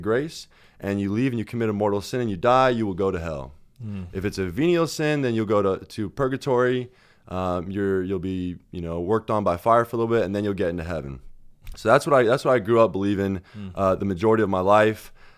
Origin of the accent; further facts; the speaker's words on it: Albuquerque, New Mexico, United States; So I grew up in Albuquerque, New Mexico. Grew up there. Had a pretty simple life in Albuquerque.